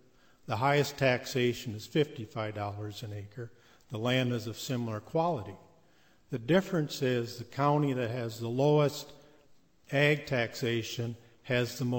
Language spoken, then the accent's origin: English; Rochester, Minnesota, United States; I'm from Rochester, Minnesota.